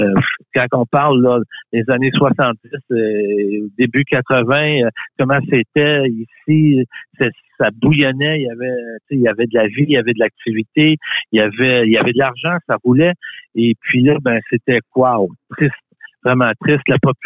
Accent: Baie-Comeau, Quebec, Canada; also born or lived in Montreal; Je suis quelqu'un de Baie-Comeau, je suis un natif de Baie-Comeau, c'est pas de ma faute, mais je suis de Baie-Comeau. Et j'ai passé 30 ans à l'extérieur. Je suis parti sur un transfert, j'ai vécu à Montréal, je suis de retour là à Baie-Comeau depuis 2021.

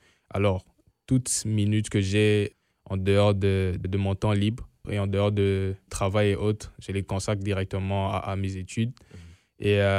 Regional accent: DR Congo; now in Winnipeg, Canada; Ça va faire 2 ans et quelques mois que je suis ici pour les études. Je viens de la République démocratique du Congo, comme vous l'avez dit. Et je suis arrivé directement ici à Winnipeg.

